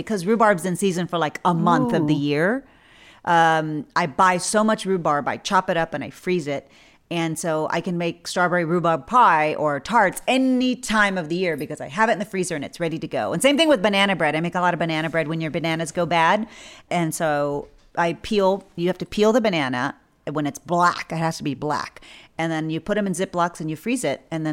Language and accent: English; Texas, United States; Well, you know, I grew up in South Texas, which is near the border for Mexico.